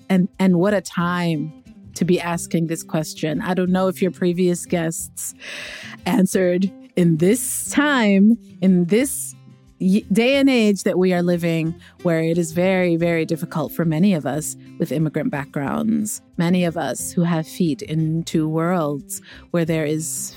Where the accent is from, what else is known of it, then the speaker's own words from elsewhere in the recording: United States; growing up in America, and raising my daughters in America